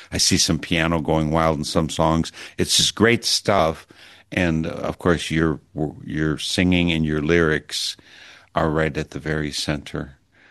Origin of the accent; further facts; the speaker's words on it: Wisconsin, United States; I'm from Wisconsin and we don't know those fancy East or West Coast things.